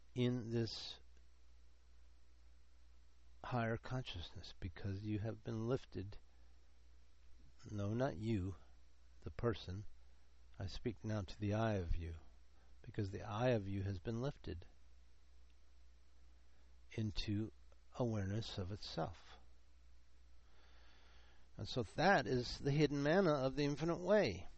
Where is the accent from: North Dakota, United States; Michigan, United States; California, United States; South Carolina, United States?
California, United States; Los Angeles; I don't like all the lights and noise and activities and sounds that I heard growing up in Los Angeles.